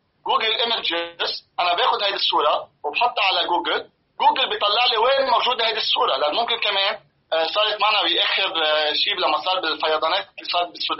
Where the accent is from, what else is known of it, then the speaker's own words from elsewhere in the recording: Lebanon; صارت عندنا بلبنان